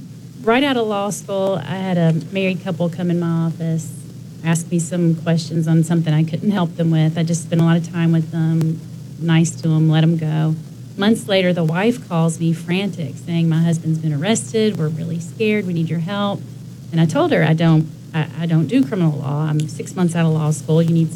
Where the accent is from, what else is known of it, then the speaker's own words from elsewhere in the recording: Georgetown, Kentucky, United States; Originally from Georgetown.